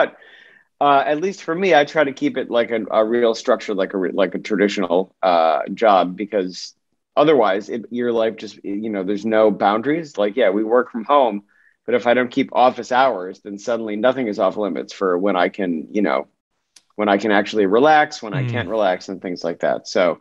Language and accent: English; Syracuse, New York, United States; I'm from Syracuse, and the Post Standard ran this article